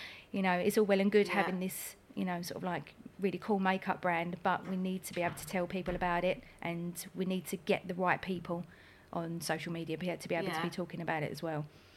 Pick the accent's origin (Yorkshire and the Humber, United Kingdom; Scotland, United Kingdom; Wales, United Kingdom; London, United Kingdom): London, United Kingdom; born there; accent: Cockney; I was born in London. So I was born in Greenwich. So I am a true Cockney, you know, born within the sound of the Bow Bells.